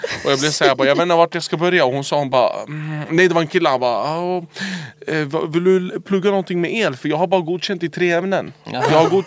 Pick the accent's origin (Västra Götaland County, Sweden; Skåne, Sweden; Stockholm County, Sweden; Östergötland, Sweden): Stockholm County, Sweden; Tensta; för jag är från Tensta.